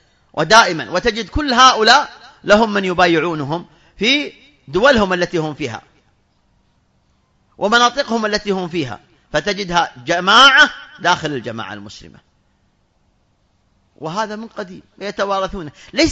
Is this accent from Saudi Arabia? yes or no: yes; Saudi Arabia; لما حدثت الأحداث في الخبر عندنا في المملكة العربية السعودية